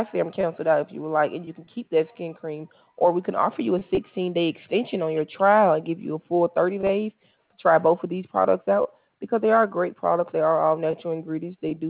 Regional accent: Alabama, United States; I'm from Alabama.

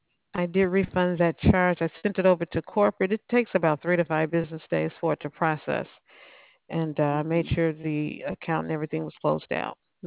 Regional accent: Chicago, Illinois, United States; now in Georgia, United States; I was just telling my daughter I wanted to see some snow. I'm from Chicago.

